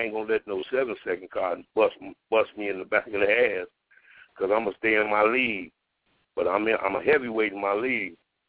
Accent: Chicago, Illinois, United States; I'm from Chicago, 95th Street, and I'll be there to race.

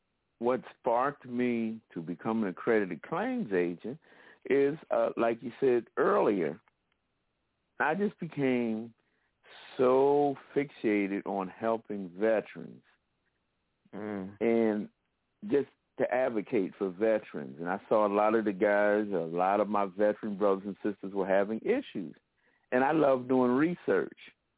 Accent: Philadelphia, Pennsylvania, United States; I am a native, born and raised Philadelphian. That's where I grew up.

